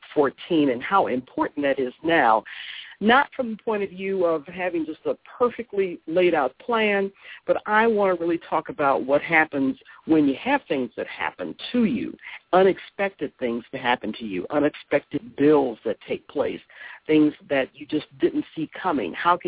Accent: Detroit, Michigan, United States; I'm from Detroit, so, I mean, that was all about having a job, getting a home, taking care of your family, and moving up into the middle class.

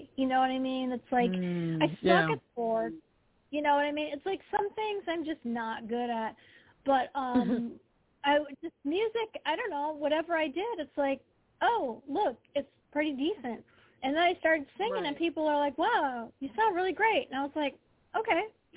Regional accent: Detroit, Michigan, United States; I mean, I grew up in the Detroit area, and, I mean, I listened to, like, radio, rock and pop radio.

